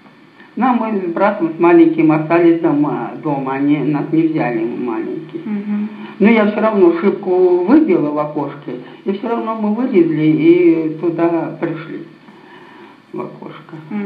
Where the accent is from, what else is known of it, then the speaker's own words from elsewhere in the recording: Bolshaya Natalevka, Kemerovo Oblast, Russia; born there; А, в Тисульском районе, село Большая Наталевка.